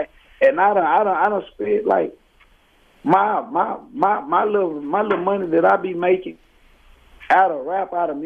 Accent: Fort Worth, Texas, United States; like, I'm from Fort Worth, Texas.

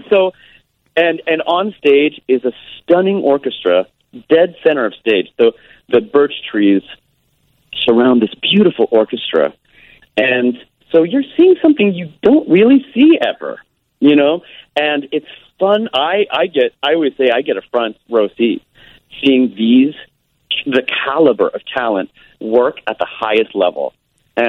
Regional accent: Kansas City, Missouri, United States; And I saw that when I was a kid growing up in Kansas City.

